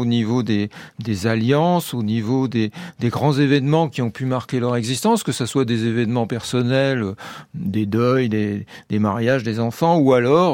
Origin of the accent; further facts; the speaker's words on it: Paris, Île-de-France, France; c'est juste le quartier latin, mais les différentes branches de ma famille, effectivement, viennent de trois grandes régions. Du côté de mon père, c'est la Bourgogne. Du côté de ma mère, c'est le Berry.